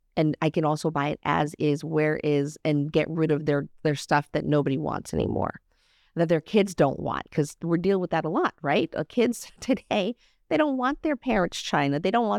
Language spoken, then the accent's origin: English; New York, United States; also born or lived in California; now in Chicago, United States; I grew up in New York and I moved first to California, then to Chicago.